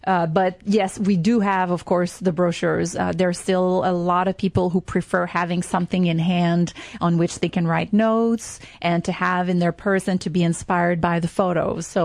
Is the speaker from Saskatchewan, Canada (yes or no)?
no; Quebec, Canada; first language French; English is a second language; I'm French Canadian, so I am. That's my native tongue, and I grew up speaking French north of Montreal in the province of Quebec.